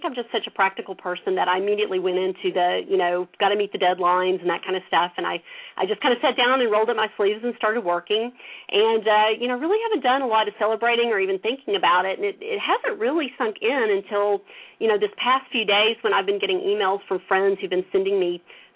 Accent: Tennessee, United States; now in Atlanta, United States; I've lived in Atlanta, Georgia for probably close to 20 years, but I still have family, and I grew up in East Tennessee

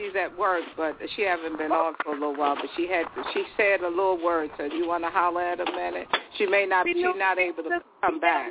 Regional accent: Trinidad & Tobago; I'm from Trinidad.

